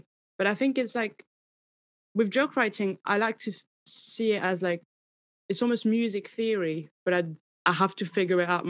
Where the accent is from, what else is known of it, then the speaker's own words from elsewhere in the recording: Paris, Île-de-France, France; makes me look like my story is deeper than growing up near the Eiffel Tower, which is a good brag, I think.